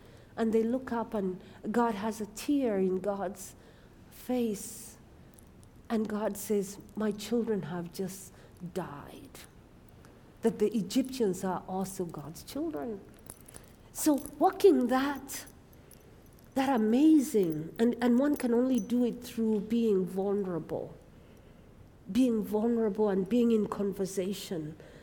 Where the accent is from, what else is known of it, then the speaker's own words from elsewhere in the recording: Kenya; My tradition that I grew up in Kenya with was there's only one way, the Jesus way.